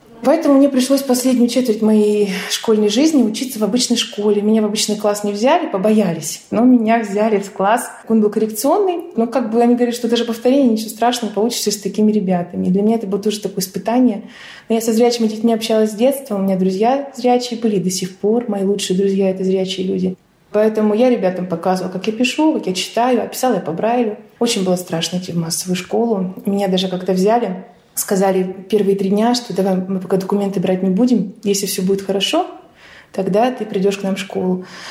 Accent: Chelyabinsk, Chelyabinsk Oblast, Russia; born there; Я родилась в Челябинске в 1985 году, еще в советское время.

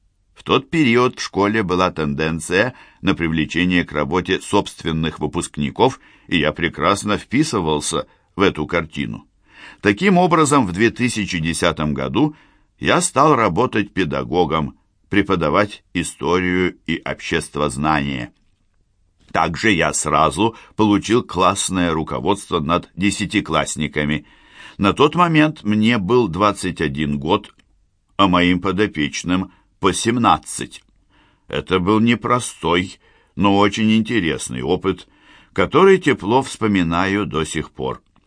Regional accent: Zelenodolsk, Tatarstan, Russia; Я родился в 1988 году. Мое детство прошло в Зеленодольске, где я и пошел в неполные 6 лет в первый класс общеобразовательной школы.

